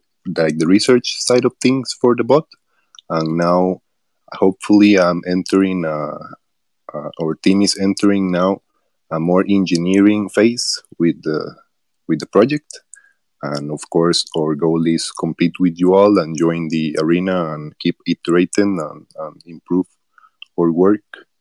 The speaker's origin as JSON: {"language": "English", "country": "Costa Rica", "said": "I'm from Costa Rica."}